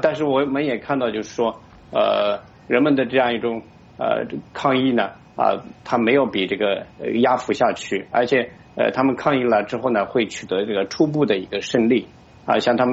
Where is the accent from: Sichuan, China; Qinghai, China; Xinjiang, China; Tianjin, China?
Qinghai, China; born there; 因为我自己呢就出生在这个青海那个地方，有个原子城就是中国第一颗原子弹爆炸的那个地方